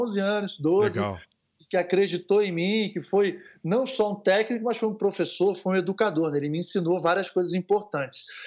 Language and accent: Portuguese; Rio de Janeiro, Brazil; Então, eu sou de Copacabana, né? Rio de Janeiro, sou ali do posto 4, Constante Ramos